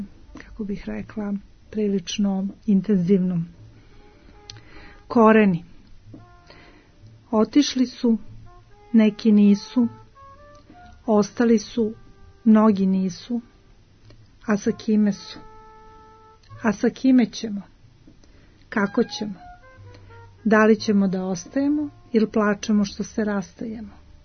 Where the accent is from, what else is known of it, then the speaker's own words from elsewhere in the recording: Prizren District, Kosovo; also born or lived in Priština; now in Belgrade, Serbia; Poslednjih više od 20 godina živim u Beogradu, ali nisam ovde rođena i došla sam sa Kosova, odnosno iz Prištine, ali sam svoje detinjstvo provela u Sjeriničkoj župi ispod Šar planine.